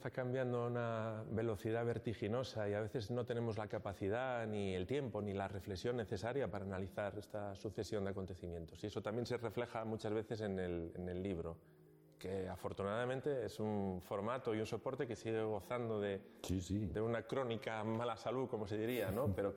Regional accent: Asturias, Spain; Como dicen, yo soy asturiano

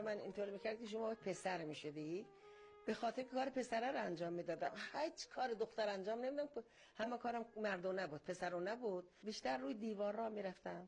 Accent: Kadhimiya, Baghdad Governorate, Iraq; also born or lived in Ardabil, Iran; متولد 1321 تو اردبیل به دنیا آمدم و بزرگ شده کاظمین هستم، پدرم و پدر بزرگم اصالتا اردبیلی هستم.

